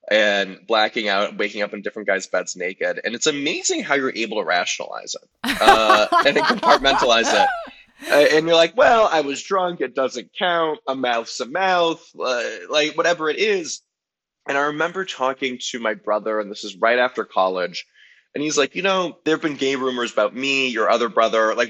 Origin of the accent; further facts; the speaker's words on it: Los Angeles, California, United States; So I grew up in Los Angeles in the Valley. I'm a proud Valley boy. And I grew up in like a reformed Jewish family